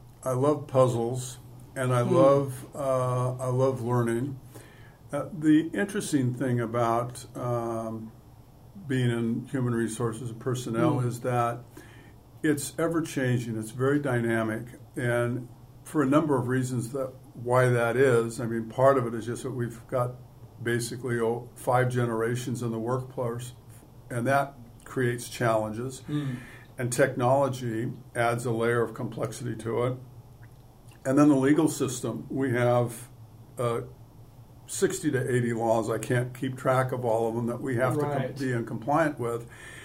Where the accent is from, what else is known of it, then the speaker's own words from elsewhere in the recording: Portland, Oregon, United States; I've been a native Oregonian. I was born here and in Portland, and so I've lived my whole life in Oregon